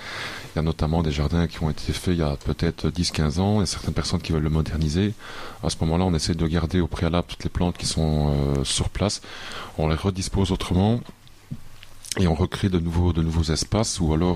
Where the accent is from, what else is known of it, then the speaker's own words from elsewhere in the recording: Namur, Wallonia, Belgium; moi je suis un Namurois pure souche, j'ai 33 ans